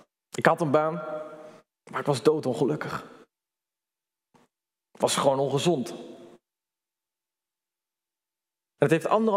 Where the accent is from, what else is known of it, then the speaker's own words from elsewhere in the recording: Groningen, Netherlands; toen ik in Groningen woonde en daar ben opgegroeid, speelde ik daar.